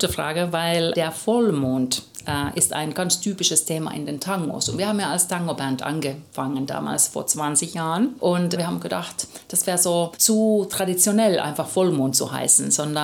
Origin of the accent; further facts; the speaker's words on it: Southern Germany, Germany; Wir kommen aus Süddeutschland und da kennt man ja natürlich irgendwann dann die passenden Leute auch.